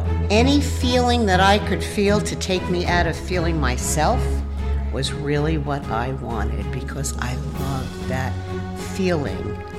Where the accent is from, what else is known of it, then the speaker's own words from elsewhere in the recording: Woodbridge, New Jersey, United States; So I grew up in Central Jersey, in Woodbridge, New Jersey.